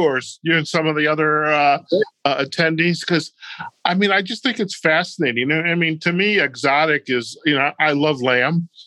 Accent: Michigan, United States; also born or lived in Chicago / Alabama; You know, I'm an urban guy. And growing up in Michigan, I moved to Chicago. I lived in Alabama for a year, lived overseas for a little bit, but I'm still an urban guy.

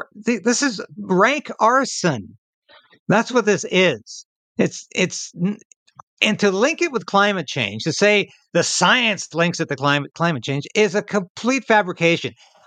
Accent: British Columbia, Canada; where I grew up in Vancouver Island

